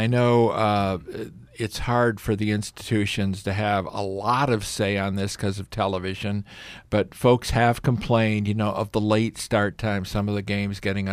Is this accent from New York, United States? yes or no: no; Wilmette, Illinois, United States; Both you and I grew up on Midwest football. You in East Lansing, me in the Wilmette Evanston area with Northwest.